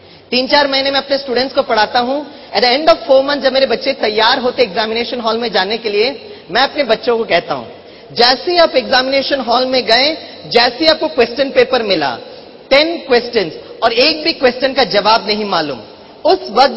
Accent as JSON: {"language": "Hindi", "town": "Mumbai", "region": "Maharashtra", "country": "India", "said": "बाप रे, मैं मुंबई से आया ना, तो मुंबई में हमारा लोकल ट्रेन बहुत बड़ा संघर्ष है।"}